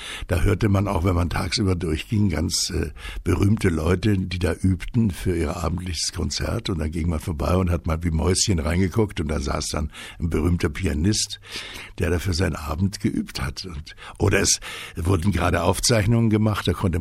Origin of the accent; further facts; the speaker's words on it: Augsburg, Bavaria, Germany; Ich bin in Augsburg aufgewachsen, habe in Bayern ein Garmisch Abitur gemacht, in Augsburg noch ein bisschen studiert